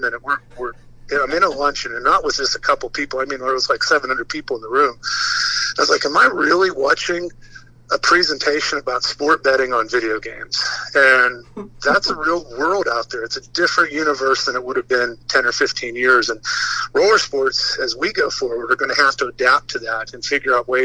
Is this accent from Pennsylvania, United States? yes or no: yes; Punxsutawney, Pennsylvania, United States; if the dream spot is in my hometown of Punxsutawney, Pennsylvania